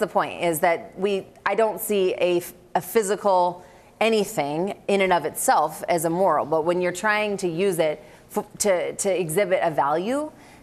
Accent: California, United States; from California."

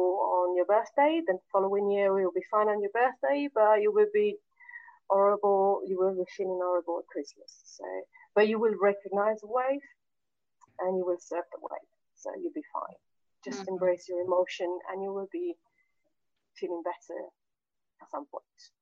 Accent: Italy; English is a second language; also born or lived in United Kingdom / Australia / Spain; I am from Italy, which is a Catholic country. But I lived in the UK for many years. I lived in Australia, I lived in Spain for almost a decade. I speak different languages

